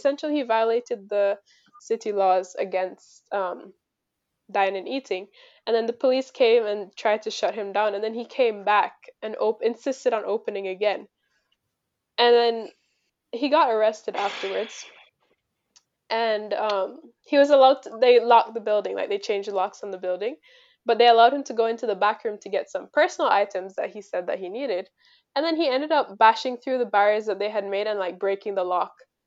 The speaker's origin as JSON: {"language": "English", "country": "Jamaica", "said": "Oh, sorry. I'm from Jamaica."}